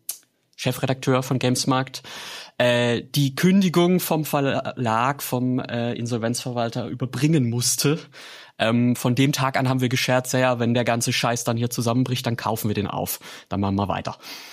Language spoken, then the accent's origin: German; Baden-Württemberg, Germany; Ich komme aus Baden-Württemberg, ich kann das.